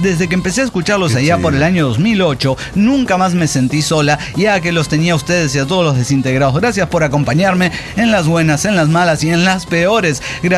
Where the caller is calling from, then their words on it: Morelia, Michoacán, Mexico; de Morelia, Michoacán.